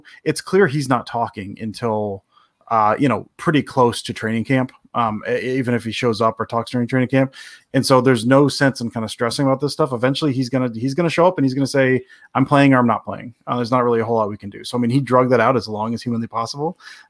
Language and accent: English; Detroit, Michigan, United States; I'm from the Detroit area, but I'm a fan of my whole life.